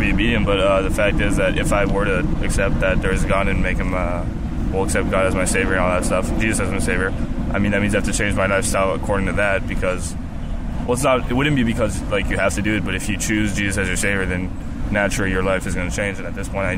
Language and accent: English; France; I was raised in France. I wasn't raised a Christian